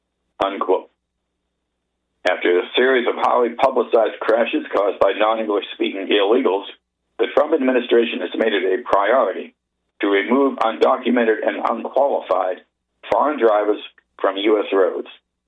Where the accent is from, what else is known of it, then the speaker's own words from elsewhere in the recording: Massachusetts, United States; now in Maryland, United States; my current home state, Maryland, my home state when I was growing up, Massachusetts, and New York State.